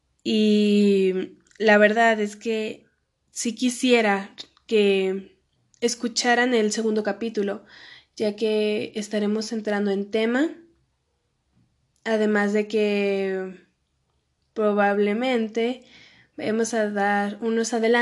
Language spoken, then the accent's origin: Spanish; Victoria de Durango, Durango, Mexico; Olvidé decir eso, soy mexicana. Soy de Durango, Victoria de Durango. Es un lugar muy bonito, deberían visitarlo.